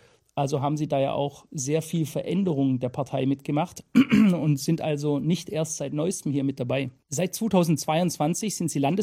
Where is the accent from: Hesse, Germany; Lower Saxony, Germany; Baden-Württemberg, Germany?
Baden-Württemberg, Germany; Stuttgart; Wir sind ja heute in meiner alten Heimat Stuttgart auch. Ich bin Schwabe, bin hier aufgewachsen, habe große Teile meiner Jugend hier verbracht